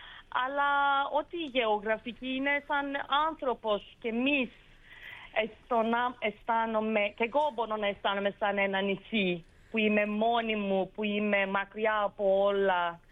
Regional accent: Istanbul, Turkey; Greek is a second language; also born or lived in Izmir; Μιλάω λίγο, αλλά εγώ γεννήθηκα στη Σμύρνη και μεγάλωσα στην Κωνσταντινούπολη. Πέρασα καιρό στην Ελλάδα και αυτό που μιλάω τώρα έμαθα μόνη μου, οπότε ναι.

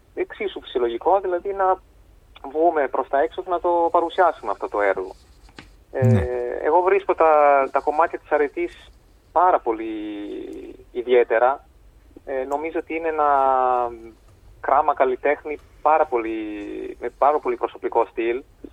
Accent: Milan, Lombardy, Italy; Greek is a second language; now in Greece; Είμαι από το Μιλάνο.

